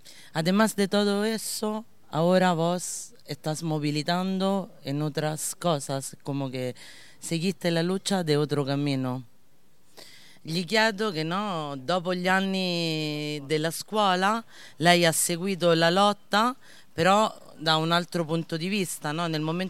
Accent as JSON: {"language": "Italian", "country": "Argentina", "said": "Io sono argentina, sono una maestra di asilo, della materna, lavoro in un quartiere che è un quartiere in carenza in Argentina, è una baraccopoli, a Buenos Aires."}